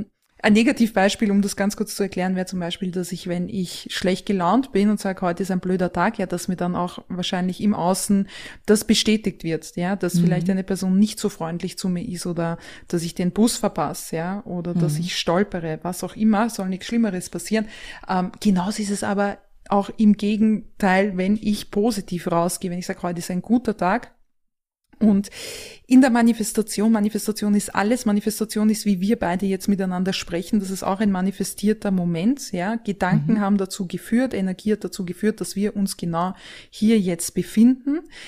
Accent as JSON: {"language": "German", "region": "Vienna", "country": "Austria", "said": "ich komme ursprünglich aus Wien, da bin ich auch momentan noch wohnhaft. Also momentan im Alter zwischen 20 und 30"}